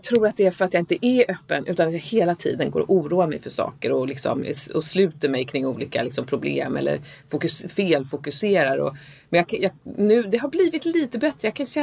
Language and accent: Swedish; Sätra, Stockholm County, Sweden; runt Sätra, där jag är uppvuxen.